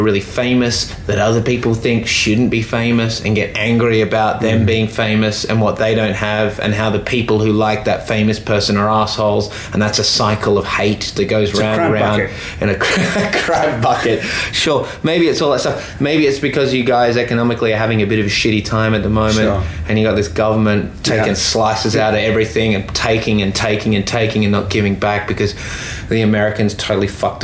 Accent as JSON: {"language": "English", "country": "Australia", "accent": "Australian", "said": "if I'm properly Australian, I've got a flat accent, but they still know I'm an Australian."}